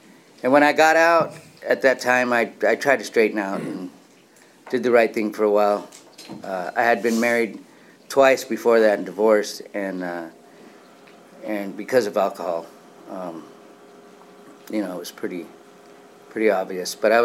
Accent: Los Angeles, California, United States; They used to manage and co-own a tavern in a town that I was raised in Los Angeles.

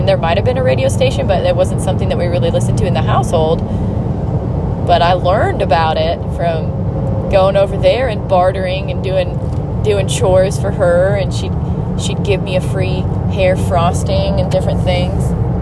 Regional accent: Pacific Northwest, United States; There's a famous country singer that I grew up learning about, even though I grew up in the Pacific Northwest

